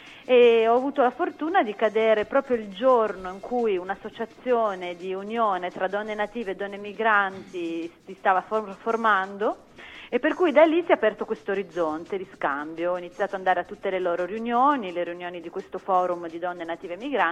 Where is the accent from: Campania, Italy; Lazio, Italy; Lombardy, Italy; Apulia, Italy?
Apulia, Italy; perché ero tornata in Salento dopo molti anni e mi chiedevo appunto che cosa potessi dire io su questa mia terra dopo un po' di anni di assenza